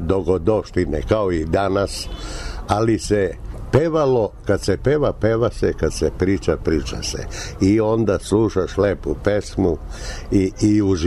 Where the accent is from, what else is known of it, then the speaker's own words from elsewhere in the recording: Niš, Southern and Eastern Serbia, Serbia; ja sam rođen u Paliluli 37. godine. 44. godine sam pošao u školu. Škole niške su bile porušene od bombardovanja.